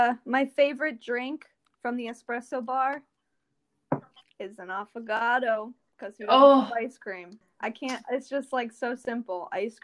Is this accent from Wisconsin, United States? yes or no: no; Maryland, United States; I grew up in Maryland and I went to school pretty close